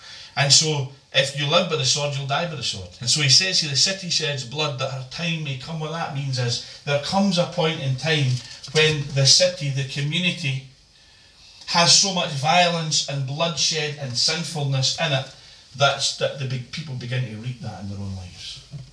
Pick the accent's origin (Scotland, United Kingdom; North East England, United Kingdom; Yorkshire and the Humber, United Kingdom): Scotland, United Kingdom; Larkhall; I remember being, you know, quite young, growing up in Lark Hall.